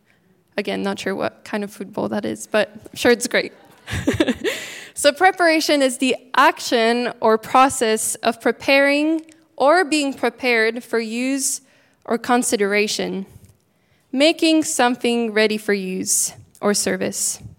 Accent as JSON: {"language": "English", "country": "Switzerland", "said": "Actually, I'm from Switzerland, if some of you don't know, but they're back to being only able to meet with 10 people."}